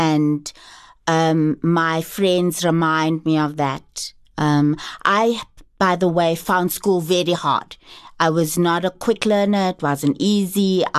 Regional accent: South Africa; accent: coloured; They wouldn't have known different until I opened my mouth. And they would hear my accent, that I sounded colored.

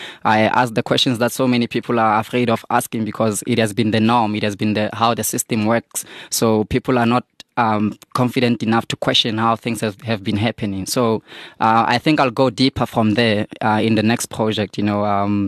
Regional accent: Vanderbijlpark, Gauteng, South Africa; I'm from the Vaal, I'm from Van der Bijl, so I came all

